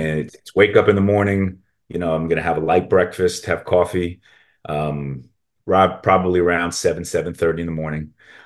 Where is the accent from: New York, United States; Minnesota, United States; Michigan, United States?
New York, United States; Brooklyn; So I grew up in Brooklyn, New York